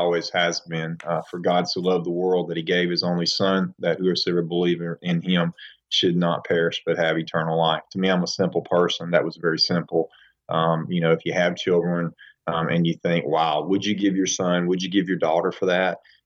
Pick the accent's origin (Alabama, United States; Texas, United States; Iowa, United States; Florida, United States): Alabama, United States; now in Fairhope, United States; I am from the South Alabama area, live in Fairhope and on the Eastern Shore.